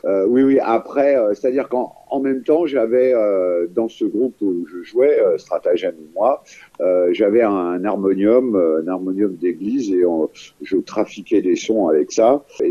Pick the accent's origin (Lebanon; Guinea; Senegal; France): France; Paris, Île-de-France; born or raised there